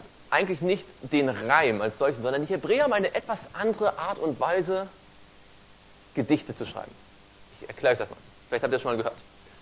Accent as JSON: {"language": "German", "town": "Stuttgart", "region": "Baden-Württemberg", "country": "Germany", "tie": "born or raised there"}